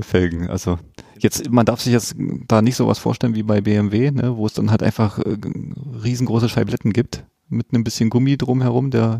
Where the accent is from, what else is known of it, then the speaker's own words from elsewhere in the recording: East Germany, Germany; bei uns im Osten